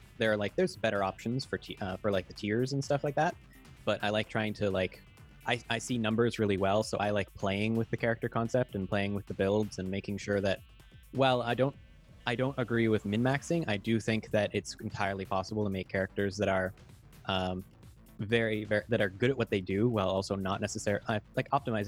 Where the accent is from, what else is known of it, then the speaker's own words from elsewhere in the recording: Kawartha Lakes, Ontario, Canada; Well, I'm from the middle of nowhere in Ontario. So it's city of Cortha Lakes.